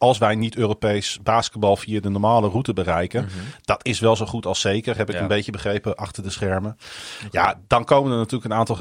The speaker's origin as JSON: {"language": "Dutch", "region": "Groningen", "country": "Netherlands", "tie": "born or raised there", "said": "Want ik ben een Groninger. Ik ben een stadje. Ik ben hier geboren en getogen."}